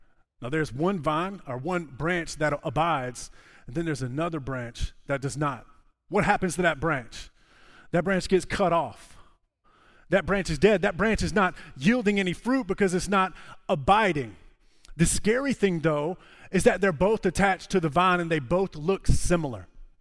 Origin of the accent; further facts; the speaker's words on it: Charleston, South Carolina, United States; now in North Carolina, United States; I'm from Charleston, and so that's where Ashley and I lived for 12 years before we moved up here.